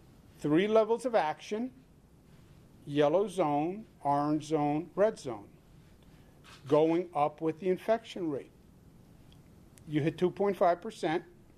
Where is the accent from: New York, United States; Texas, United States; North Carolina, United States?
New York, United States; Hollis; Just because Hollis, Queens has a high infection rate. It's my hometown, I can say it.